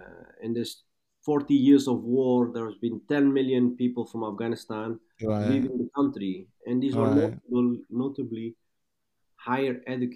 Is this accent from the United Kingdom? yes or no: no; Netherlands; You can imagine growing up in Netherlands, you also realize, wow, I'm so privileged.